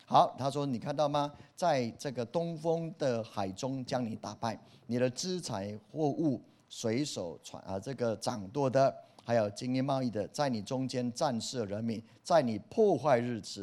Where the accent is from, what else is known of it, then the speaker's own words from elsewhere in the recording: Taiwan; 我们台湾人曾经在几大概十几年前嘛